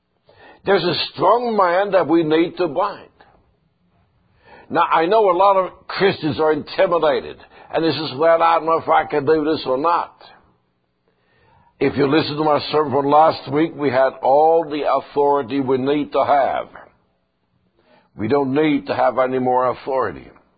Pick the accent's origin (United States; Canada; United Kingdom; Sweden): Sweden; I was born in Sweden, and we had a lot of traditions. No one explained to me when I was growing up why we had these different traditions. So, this is the way it was. I was raised in that.